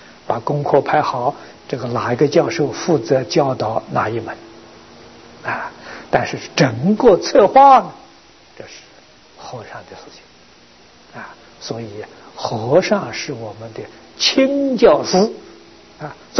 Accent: China; 他叫我们做一个中国人，做一个堂堂皇皇现代的中国人，所以我们中国人很乐意接受佛教育啊

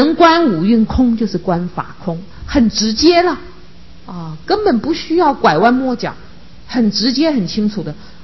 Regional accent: China; 这个庄子逍遥游呢，这个是我们中国人才熟悉的典故。

